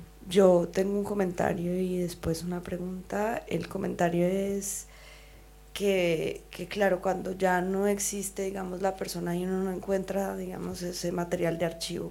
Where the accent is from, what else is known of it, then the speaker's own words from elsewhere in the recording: Colombia; Bueno, no, pues yo también soy colombiana.